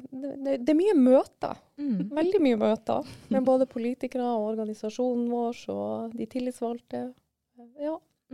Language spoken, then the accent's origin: Norwegian; Andøya, Nordland, Norway; Nei, jeg vokste opp på Andøya. På 80-tallet, og der hadde vi ikke barnehager på den tiden.